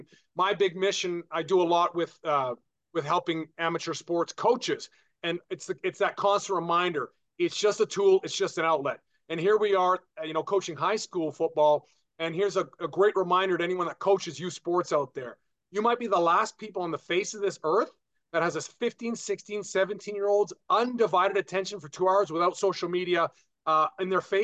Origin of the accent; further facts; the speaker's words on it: Vancouver, British Columbia, Canada; I'm a Canadian. Born and raised in Vancouver, BC.